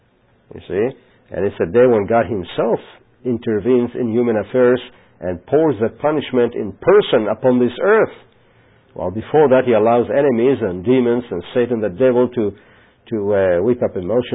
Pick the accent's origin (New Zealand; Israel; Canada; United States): Israel; first language Hebrew; English is a second language; Know those things because, you know, that's my native language.